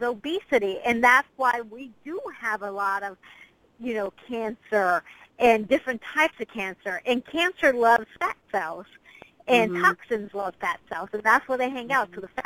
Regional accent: United States; which is nice as an American to have

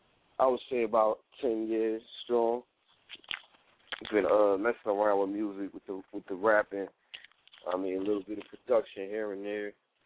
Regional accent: New Jersey, United States; A lot of artists in Jersey, like, I'm from Jersey, so it's like we naturally, like, we just get together and we make music.

